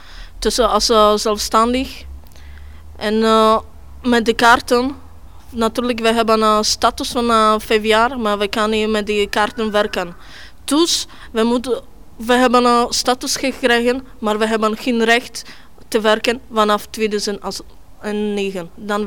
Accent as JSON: {"language": "Dutch", "country": "Slovakia", "second_language": "Dutch", "moved": "as an adult", "lives_now": "Belgium", "said": "ik kom van uit Slowakije."}